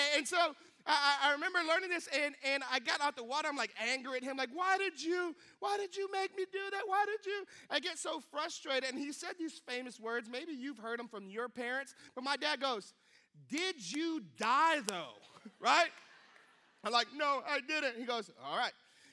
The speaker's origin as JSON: {"language": "English", "region": "Hawaii", "country": "United States", "tie": "born or raised there", "said": "I'm originally from Hawaii, and growing up in Hawaii, like just the island, we love going to the beach, okay?"}